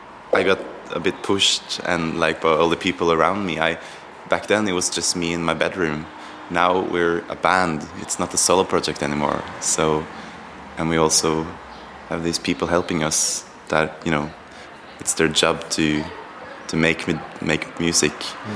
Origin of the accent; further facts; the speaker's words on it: Norway; we are from Norway. And right now we are on a little tour in Europe